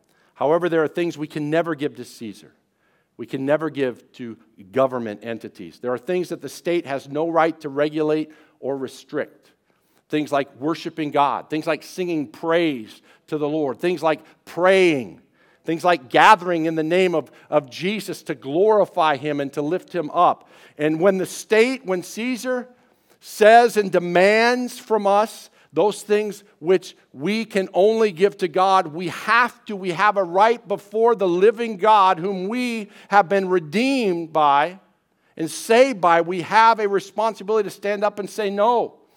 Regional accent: Illinois, United States; I grew up in Southern Illinois. I've never really been a fan of Chicago.

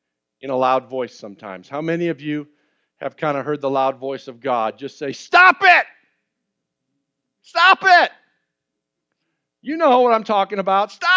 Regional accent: Minnesota, United States; I grew up in Minnesota. It's really cold, all right?

